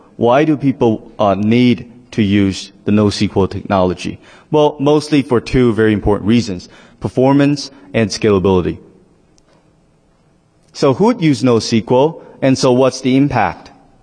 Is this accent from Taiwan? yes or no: yes; Taiwan; are based out of Taipei, and we're all from Taiwan.